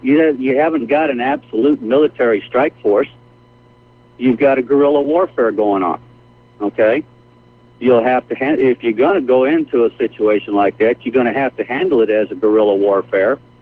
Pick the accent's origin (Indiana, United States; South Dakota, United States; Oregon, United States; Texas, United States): Texas, United States; San Antonio; I'm from San Antonio. I'm calling you from Houston right now on 740.